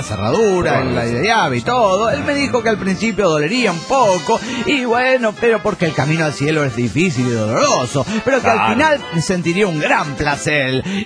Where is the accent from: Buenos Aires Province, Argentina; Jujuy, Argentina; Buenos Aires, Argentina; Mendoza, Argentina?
Jujuy, Argentina; estoy vivo en Jujuy y ahora estoy en Bolivia.